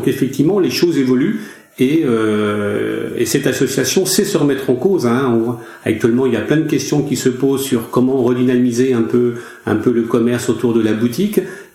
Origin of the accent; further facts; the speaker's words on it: France; ce sont des produits qu'on ne trouve pas chez nous en France